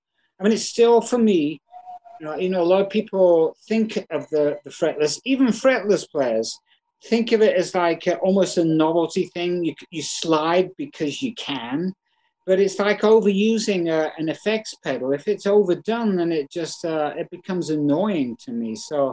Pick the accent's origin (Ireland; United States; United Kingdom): United Kingdom; England; I came from England, of course, when it was still Fahrenheit and gallons